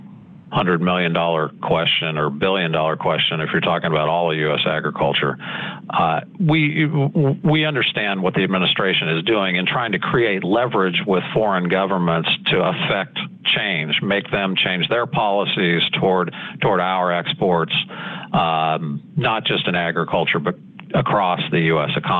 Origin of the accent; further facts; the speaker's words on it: California, United States; I grew up in the citrus industry in California, so just north of Los Angeles.